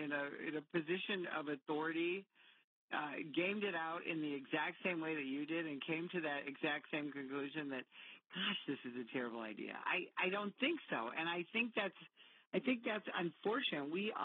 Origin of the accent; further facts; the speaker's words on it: United States; And I certainly, as an American, would not want to take an oath to their, you know, government